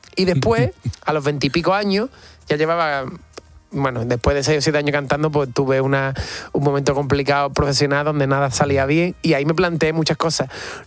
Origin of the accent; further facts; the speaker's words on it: Rota, Andalusia, Spain; a mis 14 años entré a trabajar en una pizzería de Rota, de mi pueblo, para comprarme un piano